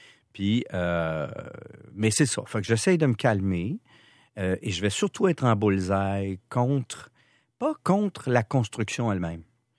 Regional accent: Longueuil, Quebec, Canada; Longueuil by the beach. Ouais, tu sais, 4-5-0.

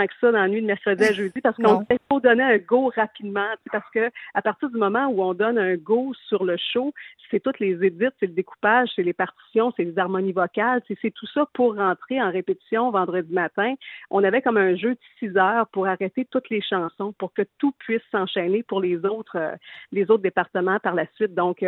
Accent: Quebec, Canada; moi, je viens d'Israël, qui est tout de suite à côté de Thetford Mines

